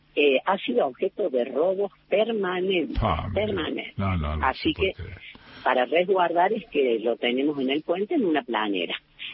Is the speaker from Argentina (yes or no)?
yes; La Falda, Córdoba, Argentina; moved away; Yo llegué acá, fíjate vos, desde La Falda, y sin embargo acá había, ¿no? Lo que en La Falda no teníamos, que era un estudio superior.